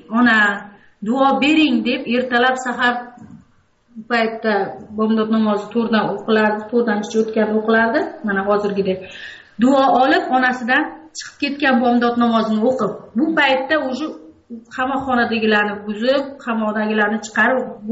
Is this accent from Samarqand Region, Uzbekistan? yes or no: no; Andijan, Andijan Region, Uzbekistan; Men o'zim aslan andijonlikman. Shu Andijon voqeasi bo'lgan paytda men andijonlik edim.